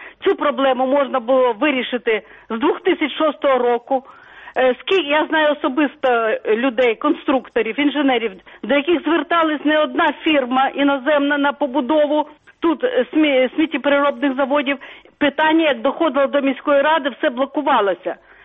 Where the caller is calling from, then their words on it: Lviv, Lviv Oblast, Ukraine; Це вас турбує зі Львова … Мені дуже болить ця проблема. Ми всі у Львові живемо, все це бачимо.